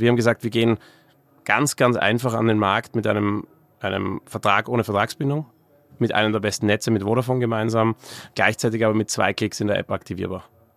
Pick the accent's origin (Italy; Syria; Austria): Austria; now in Berlin, Germany; Ich bin headquartered sozusagen in Berlin. Ich bin auch viel in unserem Office in Wien. Ich bin ursprünglich aus Österreich, bin aber auch ab und zu in Barcelona in unserem Office